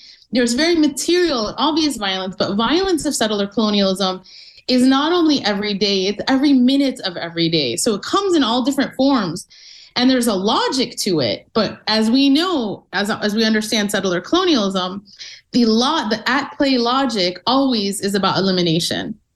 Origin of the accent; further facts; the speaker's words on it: Chicago, Illinois, United States; the city that I was, that I grew up in Chicago, there's a Lifta society.